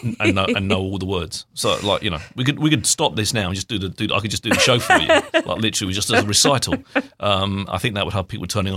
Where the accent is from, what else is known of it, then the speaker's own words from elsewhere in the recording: United Kingdom; I spend all day drinking tea because I'm British.